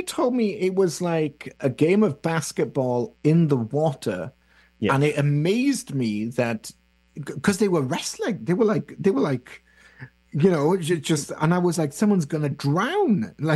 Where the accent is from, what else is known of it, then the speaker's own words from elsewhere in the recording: United Kingdom; I grew up in Britain